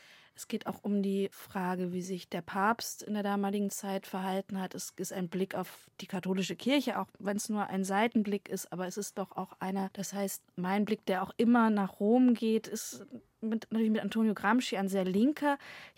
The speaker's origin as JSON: {"language": "German", "country": "Germany", "tie": "born there", "said": "Ich bin in der BRD geboren, also ich war 7, als die Mauer gefallen ist."}